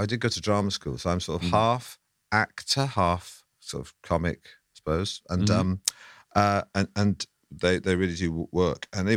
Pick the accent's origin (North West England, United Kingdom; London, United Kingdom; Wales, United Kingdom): North West England, United Kingdom; Manchester; moved away as an adult; I grew up in Manchester. I never had to descale a kettle till I was 20-something and came down south.